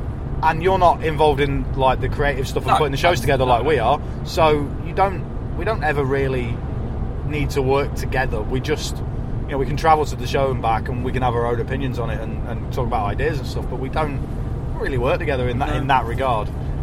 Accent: United Kingdom; we do act like we absolutely hate each other, but That's what's known as being British.

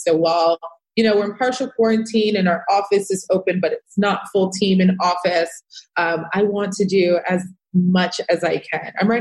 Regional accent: New York, United States; I grew up in Rockland County. Okay. So next door to Westchester, super suburban.

